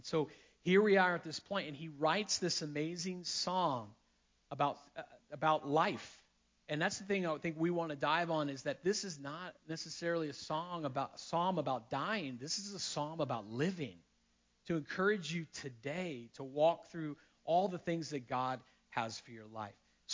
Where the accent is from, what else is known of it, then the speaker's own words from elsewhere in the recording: Florida, United States; there was a short time in my high school career growing up in Florida